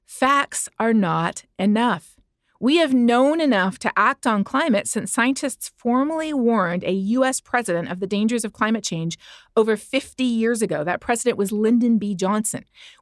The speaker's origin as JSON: {"language": "English", "country": "Canada", "tie": "born or raised there", "lives_now": "United States", "said": "Growing up in Canada, you know, we learned that the sky is blue, the grass is green, and climate is changing due to human activity."}